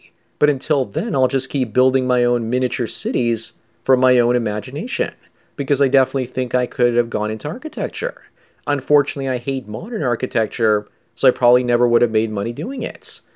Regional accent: Canada; As a Canadian, I'm sorry for saying that because we do say that a lot, eh?

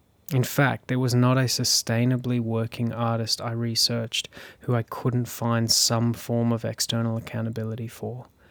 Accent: South Africa; You see, I was born in South Africa, and being a South African, one thing is guaranteed.

